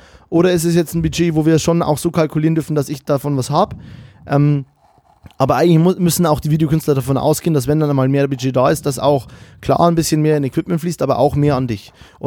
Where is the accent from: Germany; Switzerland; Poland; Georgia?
Germany; Bavaria; dass ich das jetzt so als Bayer hier so sage